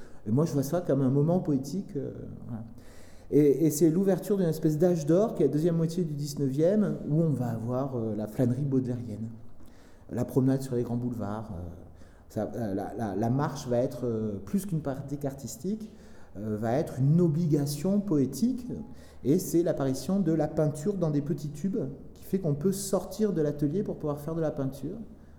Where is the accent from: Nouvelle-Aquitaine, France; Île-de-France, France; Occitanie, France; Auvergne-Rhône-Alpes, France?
Nouvelle-Aquitaine, France; Bordeaux; Et je viens de Bordeaux et adolescent, on m'avait raconté cette histoire-là